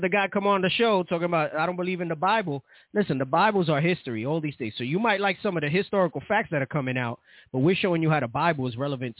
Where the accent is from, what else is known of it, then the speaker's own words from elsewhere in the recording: New York City, New York, United States; I lived in Little Puerto Rico, right? We grew up in the Bronx.